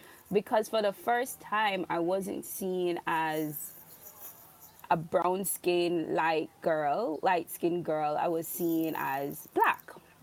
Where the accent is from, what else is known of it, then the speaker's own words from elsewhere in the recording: Jamaica; now in Canada; So, I'm from Jamaica, born and raised in Jamaica, on the beautiful island of Jamaica. And I moved to Canada in 2010, so coming up to almost 10 years.